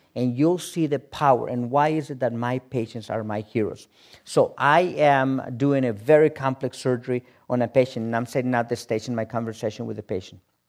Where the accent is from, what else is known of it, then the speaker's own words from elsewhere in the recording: Mexico; I said, all proud of myself, I said, I'm from Mexico.